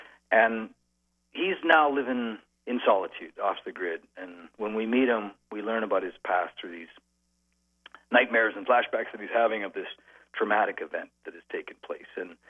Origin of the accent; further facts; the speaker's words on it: Canada; I'm a dual citizen now, but I grew up in Canada on a sailboat.